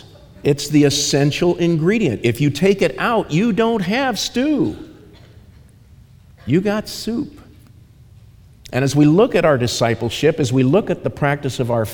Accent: Ireland; because I'm an Irishman.

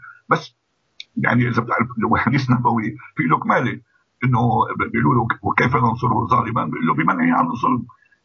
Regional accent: Syria; مثل ما أنا سوري بيعنوه طبعا قبل كل شيء سوري

